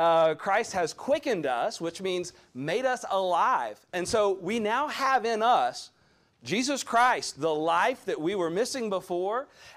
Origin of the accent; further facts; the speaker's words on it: Deep South, United States; I'm from the Deep South and the Bible Belt.